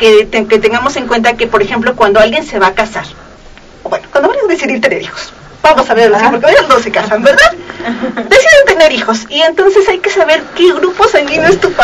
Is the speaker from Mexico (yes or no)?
yes; Mexico; somos pocos los mexicanos que tienen ese tipo de sangre